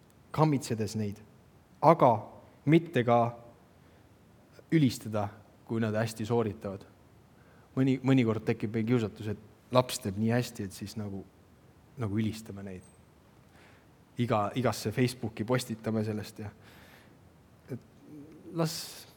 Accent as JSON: {"language": "Estonian", "town": "Viljandi", "region": "Viljandi County", "country": "Estonia", "tie": "born or raised there", "said": "kasvasime Viljandis üles, seal oli järve jooks"}